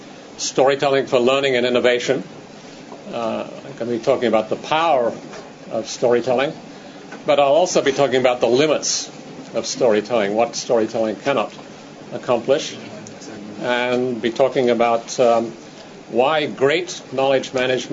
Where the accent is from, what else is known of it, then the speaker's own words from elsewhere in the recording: Sydney, New South Wales, Australia; moved away as an adult; also born or lived in England; now in Washington, United States; I was born in Sydney, Australia. I grew up there. I studied psychology at Sydney University.